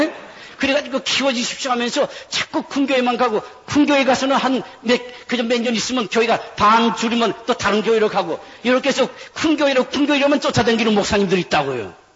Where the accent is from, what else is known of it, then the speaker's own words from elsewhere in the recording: South Korea; also born or lived in Japan; 저는 한국에서 태어났기 때문에 일본에서 태어나서 한국에 왔습니다만은 한국의 교회가 부흥하는 것을 보고 자랐기 때문에